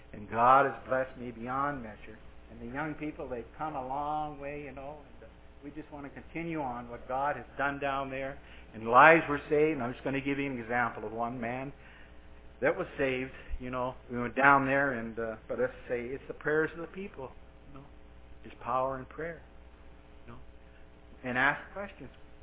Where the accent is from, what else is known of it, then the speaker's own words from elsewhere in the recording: Glasgow, Nova Scotia, Canada; born there; I was born in Glasgow, Nova Scotia, so it was wonderful for me to go back and talk to people.